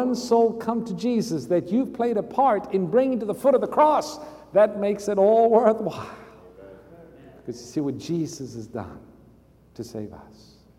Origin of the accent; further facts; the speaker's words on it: South Africa; growing up in South Africa, the biggest sporting event that they have there is something called rugby.